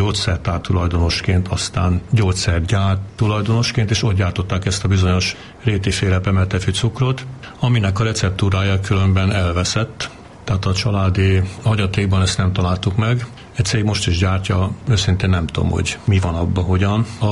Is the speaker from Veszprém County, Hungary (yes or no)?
yes; Veszprém, Veszprém County, Hungary; és egyébként pedig ugye hát a szüleimben mi Veszprémben laktunk.